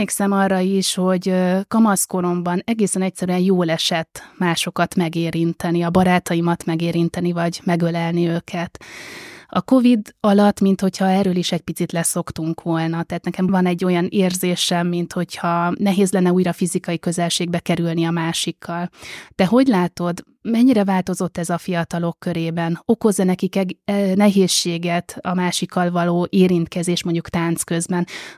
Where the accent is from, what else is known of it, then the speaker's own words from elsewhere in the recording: Hungary; now in Budapest, Hungary; Egyébként én egy közel 2000 fős településről származom, úgyhogy tényleg sokkolóan hatott, amikor először Budapestre felköltöztem